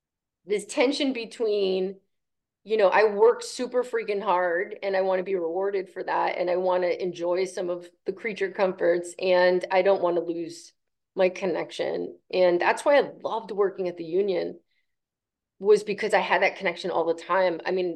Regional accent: New Jersey, United States; I curse, you know, I'm from New Jersey. That's what we do.

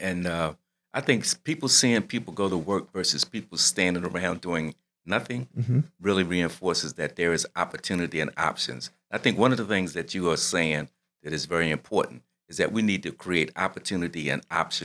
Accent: Baltimore, Maryland, United States; I'm from West Baltimore myself.

